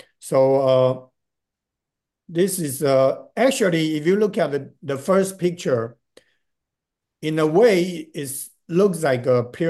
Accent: Taiwan; because I'm from Taiwan, so hopefully one day I get to go there too, you know.

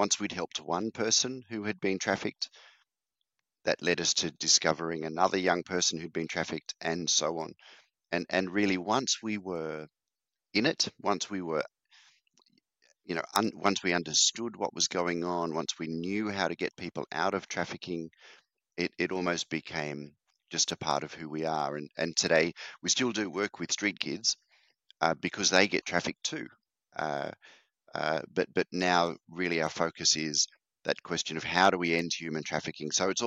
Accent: Australia; So I'm from Australia. You might guess by the accent.

